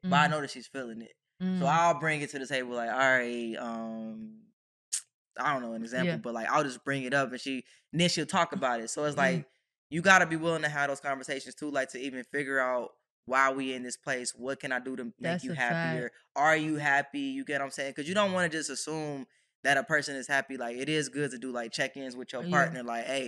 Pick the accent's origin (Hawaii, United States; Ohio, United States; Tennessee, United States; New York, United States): Ohio, United States; I'm from Ohio. We say gym shoes.